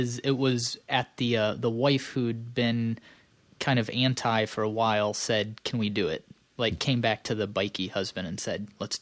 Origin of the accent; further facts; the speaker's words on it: Flint, Michigan, United States; I can remember I grew up in Flint, Michigan.